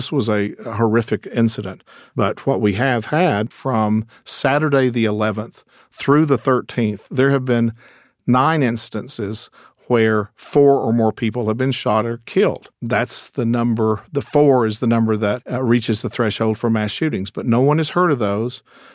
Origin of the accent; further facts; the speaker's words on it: Harlan, Kentucky, United States; also born or lived in New York / California; I've lived in New York and California and different places, so some of that is gone. But I'm from Harlan, so there's a certain level of me that's not going to change.